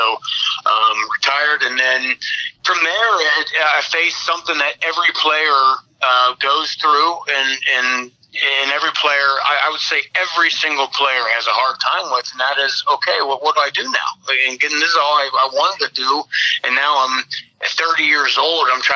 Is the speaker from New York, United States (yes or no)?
no; Dent, Ohio, United States; I grew up in Dent, which is right in the heart of Green Township and where I spent most of my life